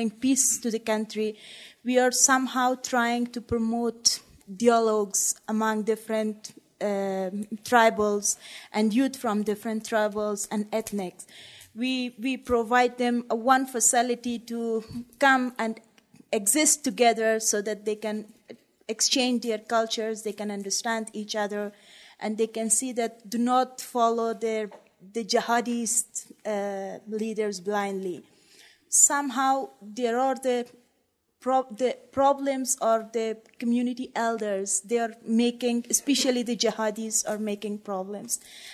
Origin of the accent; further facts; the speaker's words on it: Afghanistan; I'm from Afghanistan, a country which surviving decades of war